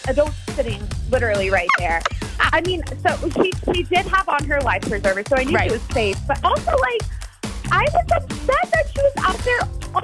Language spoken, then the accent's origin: English; Sun Prairie, Wisconsin, United States; I'm from Sun Prairie